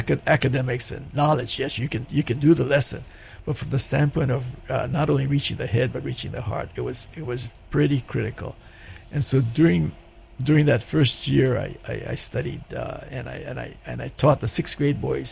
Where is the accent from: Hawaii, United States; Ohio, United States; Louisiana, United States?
Hawaii, United States; Hilo; Ron and I grew up together on the Big Island.